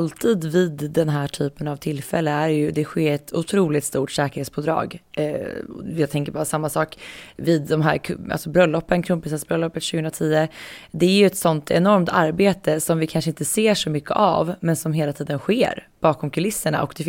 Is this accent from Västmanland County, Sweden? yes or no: yes; Västmanland County, Sweden; Men du har din dialekt och jag är uppvuxen i Västmanland. Så jag är ju liksom från gnällbältet.